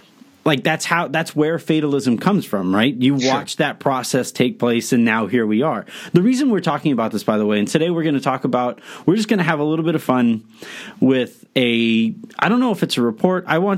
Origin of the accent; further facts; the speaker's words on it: California, United States; We grew up in Southern California, and if you were a basketball player in Southern California, you were a Laker fan